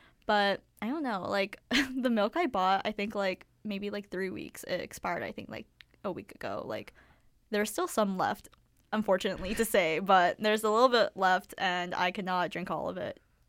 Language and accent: English; Canada; this is going to sound controversial as a Canadian, but I don't really remember what maple syrup tastes like